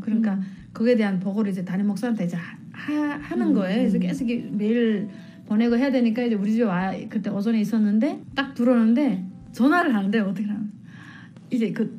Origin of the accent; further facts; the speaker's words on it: North Korea; moved away; also born or lived in China; 저는 북한에서 뭐 했고 어떻게 북한 탈북했고 그다음에 중국에서 어떻게 살았고